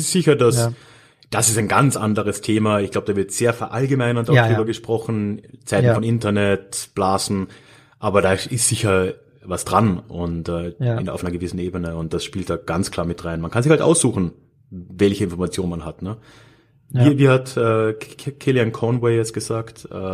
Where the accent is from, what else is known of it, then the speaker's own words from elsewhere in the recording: Carinthia, Austria; ich bin ja in Haida Country aufgewachsen, in Kärnten